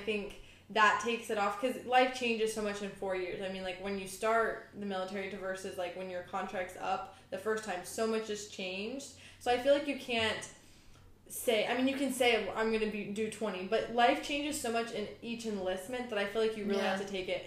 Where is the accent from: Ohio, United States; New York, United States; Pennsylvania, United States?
Ohio, United States; now in California, United States; I'm from Ohio.